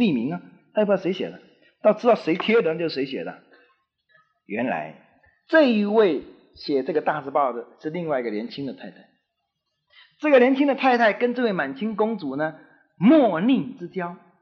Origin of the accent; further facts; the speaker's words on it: Taiwan; 我们台湾话或闽南话这样讲，